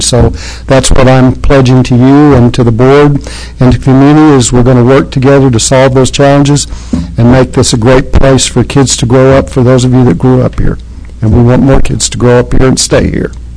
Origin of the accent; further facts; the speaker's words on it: Chama, New Mexico, United States; also born or lived in Fort Sumner; I'm a native New Mexican, for those of you that wonder. I was born in Fort Sumner, New Mexico. I started out in the first part of my life in a three-room adobe house with no running water, electricity, in Chama, New Mexico.